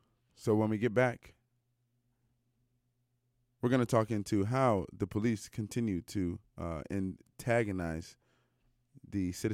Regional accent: United States; now in Canada; I'm an American and I didn't get to vote for her. And two, I live in British Columbia

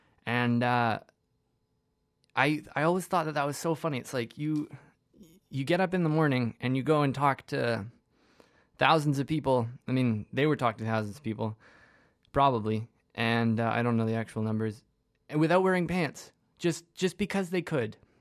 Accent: British Columbia, Canada; I come from Vancouver Island

